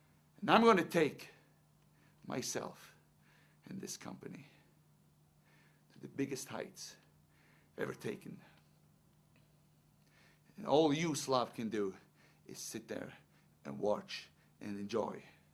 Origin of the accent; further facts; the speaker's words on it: Switzerland; I'm from Switzerland. Switzerland is famous for its mountains.